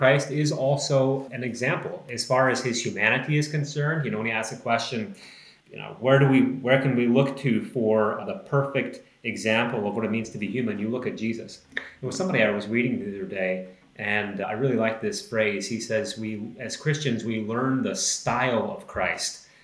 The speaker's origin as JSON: {"language": "English", "country": "United States", "said": "But I think especially as an American, we really don't like people telling us what to do."}